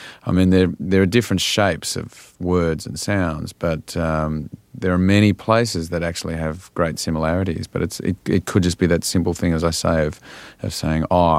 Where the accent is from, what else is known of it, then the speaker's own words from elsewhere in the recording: Australia; also born or lived in England; I grew up in Australia from the age of 3